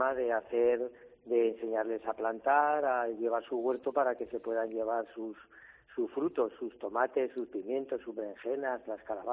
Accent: Zaragoza, Aragon, Spain; moved away as an adult; yo no soy de aquí, uh-huh. soy de Zaragoza. Entonces me vine aquí hace unos 9 años, después de que me jubilé

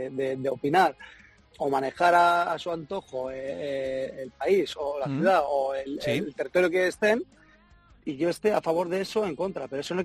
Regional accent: Basque Country, Spain; No, pero seguramente la gente una porque saben que soy vasco.

